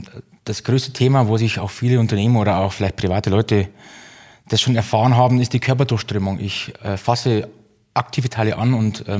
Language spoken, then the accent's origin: German; Neumarkt in der Oberpfalz, Bavaria, Germany; also born or lived in Nuremberg; Ich bin eigentlich geboren in Nürnberg, aber waschechter Oberpfälzer. Bin hier in der Gegend in Neumarkt in der Oberpfalz aufgewachsen, in einem beschaulichen Dorf. Nicht mehr als 50 Einwohner, das heißt sehr ländlich geprägt.